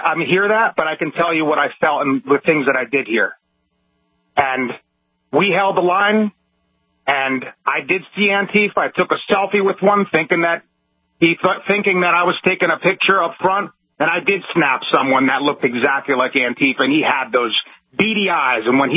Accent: New Jersey, United States; And we are from Jersey, and I went with 5 strong.

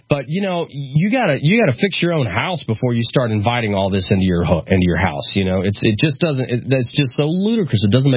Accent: Guatemala; Guatemala is my home country, and I love the people down there.

